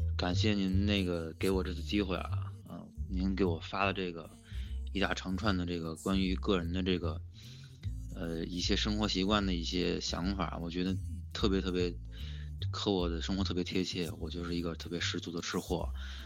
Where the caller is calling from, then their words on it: Beijing, China; 我是北京的